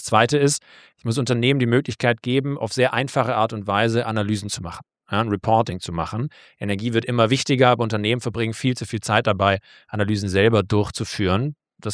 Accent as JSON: {"language": "German", "country": "Germany", "tie": "born or raised there", "said": "Ich bin am Bodensee in einem Kunststoffunternehmen aufgewachsen."}